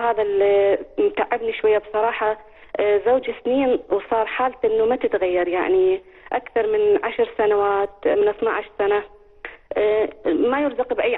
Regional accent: Iraq; بسبب الظروف الحاليه اللي يمر بها بلدنا العراق ما يستطيع يرجع

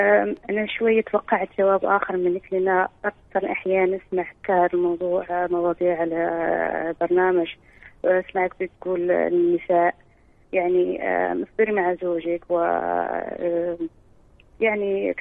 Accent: Morocco; يعني أنا من المغرب كثير في المغرب بيحلوا الزنا للرجل

